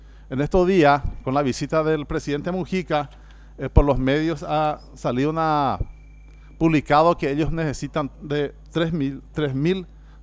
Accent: Paraguay; para nosotros es, como paraguayo, como nación, como estado, sería un mercado demasiado interesante

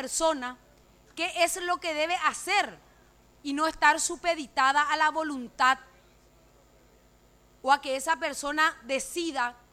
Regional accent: Paraguay; Estoy segura que somos más los paraguayos que anhelamos un país mejor y más seguro.

